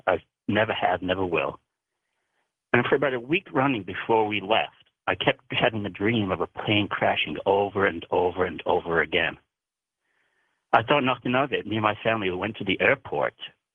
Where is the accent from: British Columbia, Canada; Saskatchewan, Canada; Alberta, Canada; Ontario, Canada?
Ontario, Canada; Mississauga; also born or lived in England; now in Osaka, Japan; I'm living in Osaka, Japan. I grew up just outside of Toronto in a place called Mississauga, but I was born in England.